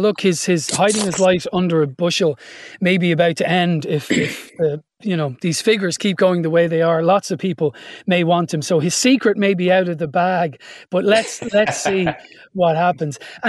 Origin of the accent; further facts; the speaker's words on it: Ireland; Ireland is lovely, it's the land of mystery and all that kind of stuff, and we as cynical Irish people go, oh, give it a rest, not the top of the morning stuff.